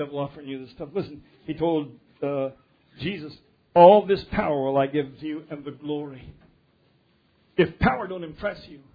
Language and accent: English; Commerce City, Colorado, United States; You know you're in good standing growing up in Commerce City because you can speak a lot of Spanish before you go to Honduras.